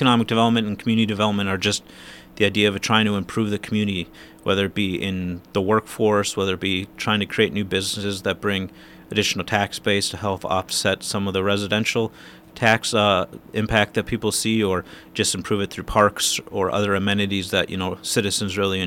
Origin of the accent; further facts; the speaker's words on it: New Prague, Minnesota, United States; I'm originally from New Prague, Minnesota.